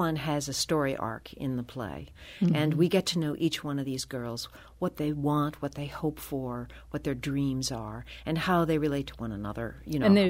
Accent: New York, United States; moved away as an adult; now in Phoenix, United States; I am from New York. I lived 40 years in New York, actually. But now I live in Phoenix, Arizona, all places.

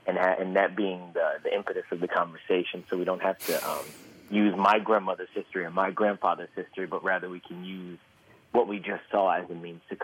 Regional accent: New York, United States; I'm 31 years old and I'm from New York, so I come from a different perspective

